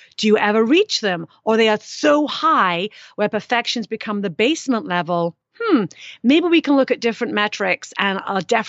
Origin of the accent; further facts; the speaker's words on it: United Kingdom; I am British. My dad was Scottish, though.